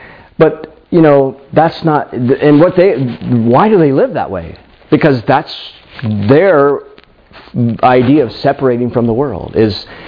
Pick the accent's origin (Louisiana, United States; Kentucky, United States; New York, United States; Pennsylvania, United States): Pennsylvania, United States; I grew up in Pennsylvania. What's Pennsylvania known for besides...